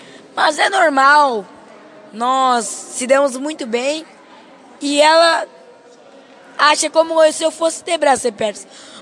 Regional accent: Rio Grande do Sul, Brazil; born there; eu não moro em Joinville, eu moro em Tiradentes do Sul. Minha irmã mais velha nasceu em Joinville. Eu não, eu nasci no Rio Grande do Sul, agora estamos morando no Rio Grande do Sul.

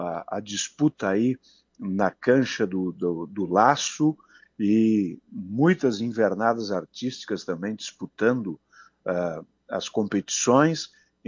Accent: Marau, Rio Grande do Sul, Brazil; E é sempre bom estar em contato com os amigos e amigas da minha terra, Marau.

